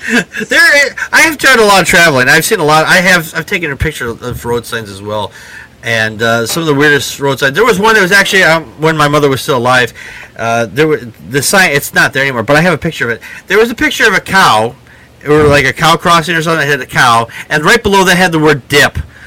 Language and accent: English; Wisconsin, United States; I'm from Wisconsin. This is a common fact.